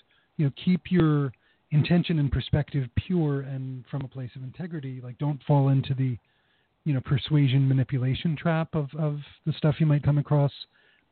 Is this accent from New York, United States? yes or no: yes; New York, United States; So I'm from New York originally